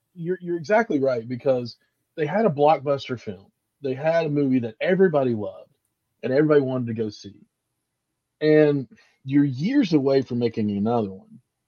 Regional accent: West Virginia, United States; So, like, in 1984, growing up in West Virginia, I got my best friends, Hezekiah and Bubba Ray.

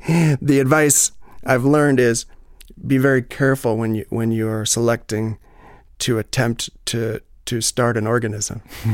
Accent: New York City, New York, United States; Born and raised in New York City.

